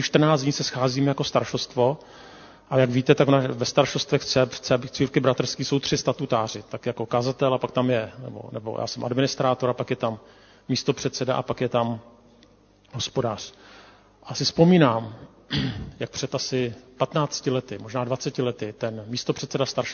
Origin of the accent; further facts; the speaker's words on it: Prague, Czechia; Já jsem původně ze Smíchova